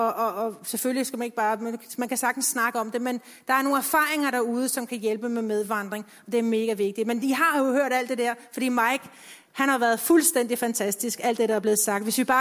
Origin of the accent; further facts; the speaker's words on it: Copenhagen, Capital Region of Denmark, Denmark; nu er jeg jo fra København, og der er ret mange singler i København